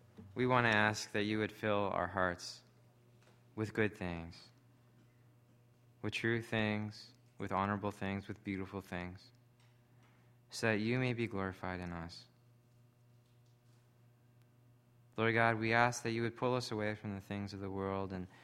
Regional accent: Edmonton, Alberta, Canada; growing up in Canada, in Edmonton, it gets really cold. You know, it's like minus 20 below freezing, and I'm talking Celsius here as a Canadian.

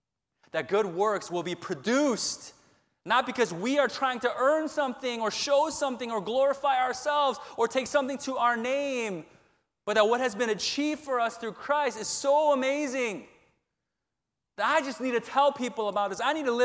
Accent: Chicago, Illinois, United States; I'm a Cubs guy because I'm from Chicago.

